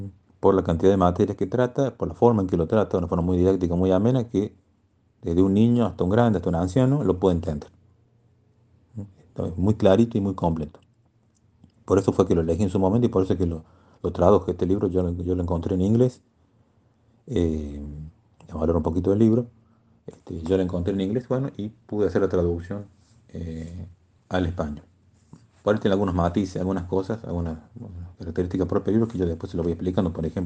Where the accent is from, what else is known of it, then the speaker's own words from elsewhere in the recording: Argentina; de formar algo acá en mi país, acá en Argentina.